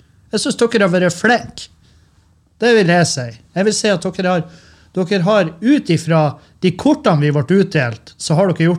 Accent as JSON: {"language": "Norwegian", "region": "Nordland", "country": "Norway", "said": "fordi at i Lurøy, Meløy, der jeg kommer fra, Rødøy, Gildeskål"}